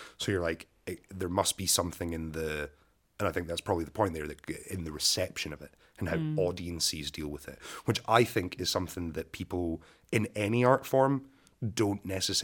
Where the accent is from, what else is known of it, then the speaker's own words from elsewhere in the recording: Glasgow, Scotland, United Kingdom; I'm historically from Glasgow. I probably come from a much worse, like, sort of like poverty demographic or whatever, class demographic than a lot of poets.